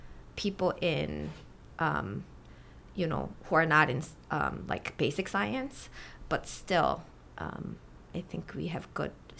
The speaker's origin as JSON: {"language": "English", "country": "South Korea", "tie": "born or raised there", "moved": "as an adult", "lives_now": "United States", "said": "by the time that I went to the U.S., I had my identity as Korean."}